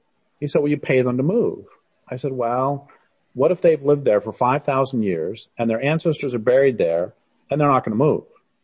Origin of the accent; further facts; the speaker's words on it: Boulder, Colorado, United States; I am 60 and basically, and I grew up in Boulder, Colorado, and I hate going back there